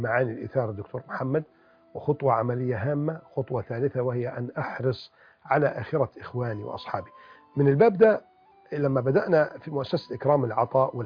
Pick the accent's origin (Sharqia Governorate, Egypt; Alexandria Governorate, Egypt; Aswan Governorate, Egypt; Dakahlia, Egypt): Alexandria Governorate, Egypt; Alexandria; وأنا وإنت اسكندرانية يعني